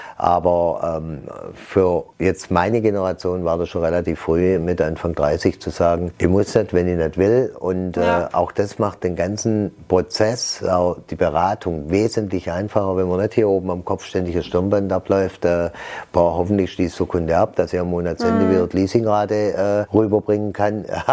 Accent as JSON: {"language": "German", "town": "Stuttgart", "region": "Baden-Württemberg", "country": "Germany", "tie": "born or raised there", "said": "Ich bin ja gebürtiger Zuffenhäusener."}